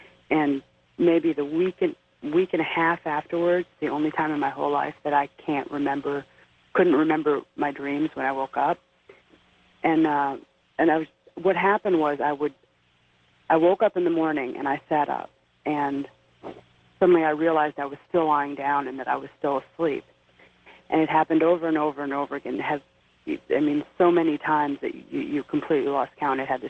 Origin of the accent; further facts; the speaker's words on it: Troy, New York, United States; I'm from Troy, New York.